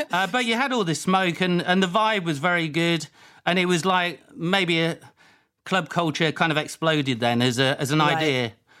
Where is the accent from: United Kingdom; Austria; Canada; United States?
United Kingdom; Leicester, East Midlands; I was born in Leicester, and I lived in a village in the countryside. Ibstock was a mining village, and then Woodhouse Eaves, which was like a posher village.